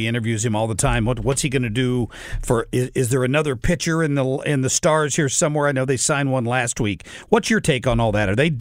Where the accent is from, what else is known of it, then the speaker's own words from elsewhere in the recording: Cincinnati, Ohio, United States; I grew up in Cincinnati as a young kid. I've lived here for 30 years.